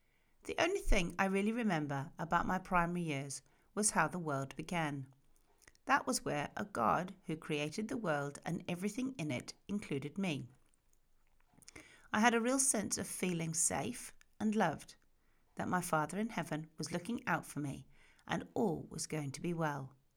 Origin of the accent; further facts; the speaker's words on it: Yorkshire and the Humber, United Kingdom; I was born in Yorkshire, England